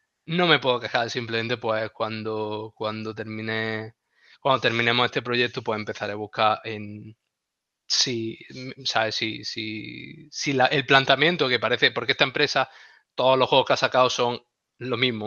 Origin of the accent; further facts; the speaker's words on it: Granada, Andalusia, Spain; Sí, soy del Siding.